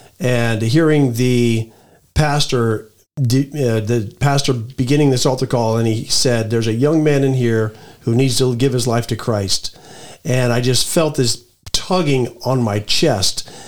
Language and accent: English; Moab, Utah, United States; I'm originally from Moab, Utah, and I spent nearly 23 years in the U.S. Air Force until I retired in 2012.